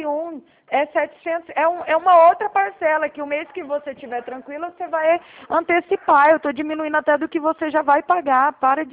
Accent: Araraquara, São Paulo, Brazil; É aqui de Araraquara, interior de São Paulo.

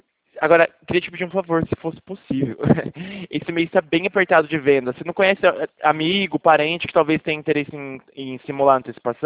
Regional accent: Rondônia, Brazil; now in Presidente Prudente, Brazil; Ah, eu tô morando agora em Presidente Prudente, São Paulo, mas eu sou de Rondônia.

